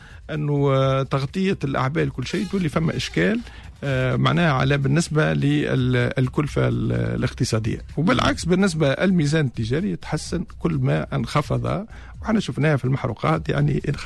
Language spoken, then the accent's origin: Arabic; Tunisia; احنا في تونس شوف ديما في كل الشركات تنجم تتحدث على كلفة الاستغلال